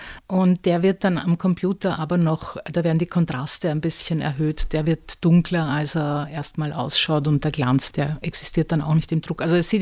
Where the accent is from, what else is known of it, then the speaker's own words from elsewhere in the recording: Vienna, Austria; Ich komme aus Wien.